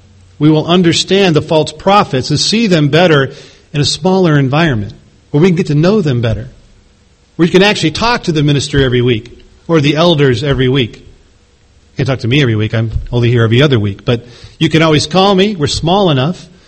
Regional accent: Chicago, Illinois, United States; I said, "What? I'm from Chicago. Where do you attend?"

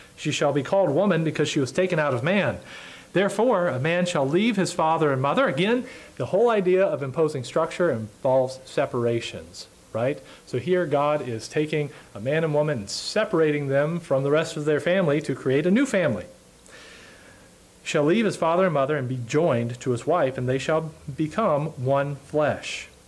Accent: United States; I have a valid experience as an American growing up in our country. I'm 35 years old.

